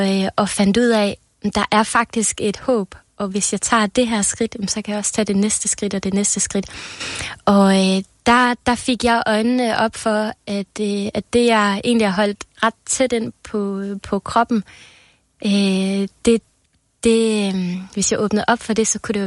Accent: Kolding, Region of Southern Denmark, Denmark; selvom jeg er fra Kolding, så kommer jeg faktisk rimelig hyppigt herover af.

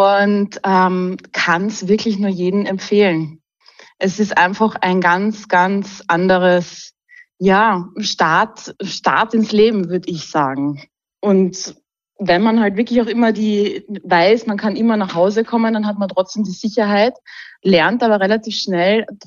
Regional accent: Graz, Styria, Austria; und ich komme aus Graz.

